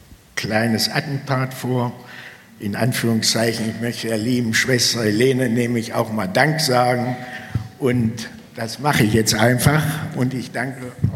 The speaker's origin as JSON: {"language": "German", "town": "Ilsenburg", "region": "Saxony-Anhalt", "country": "Germany", "tie": "born or raised there", "said": "Jetzt machen wir in Ilsenburg, meinen Heimatort, wir sind jetzt 5 Jahre alt geworden"}